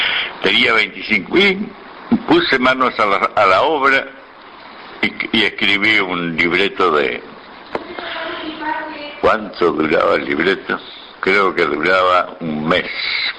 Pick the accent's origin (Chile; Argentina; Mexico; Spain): Chile; Punta Arenas, Magallanes; Yo soy chileno y de los buenos.